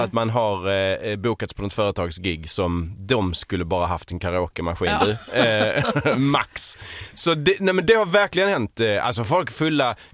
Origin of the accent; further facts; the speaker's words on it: Skåne, Sweden; accent: Lund; Sen om du frågar en skåning eller någon från Veberöd så har inte den min dialekt.